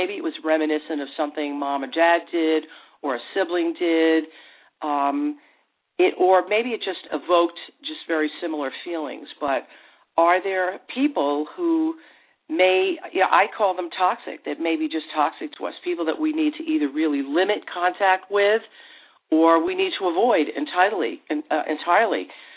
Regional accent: New Rochelle, New York, United States; I grew up in outside New York in New Rochelle.

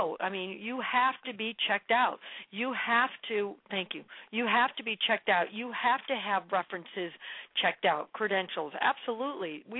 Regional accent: Buffalo, New York, United States; Buffalo, New York. I grew up in Buffalo.

